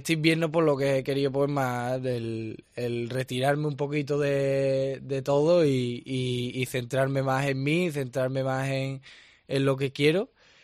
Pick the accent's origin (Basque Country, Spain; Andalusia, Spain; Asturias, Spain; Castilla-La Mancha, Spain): Andalusia, Spain; Seville; yo soy un chaval, recién cumplido los 19 años, y soy de Sevilla, toda mi familia de Constantina